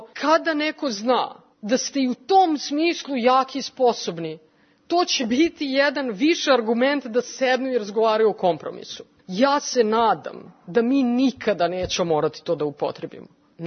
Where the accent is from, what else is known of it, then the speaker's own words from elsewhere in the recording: Serbia; zato što su oni Albanci, a mi smo Srbi